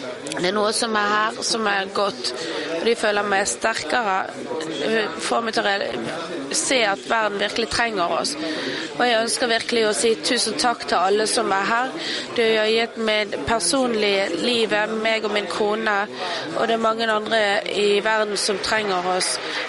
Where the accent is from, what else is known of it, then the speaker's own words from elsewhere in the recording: Chile; Norwegian is a second language; jeg kommer fra Sør-Amerika Chile og kom igjennom alle disse timene på flyet